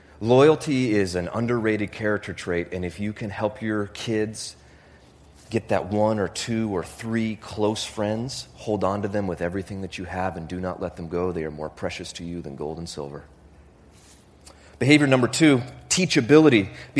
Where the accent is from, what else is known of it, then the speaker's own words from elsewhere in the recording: Homer, Alaska, United States; Because in my hometown, when the police pull kids over for minor possession, minor in consumption, do you know what they do? They print their names in the weekly newspaper. In the back of the Homer News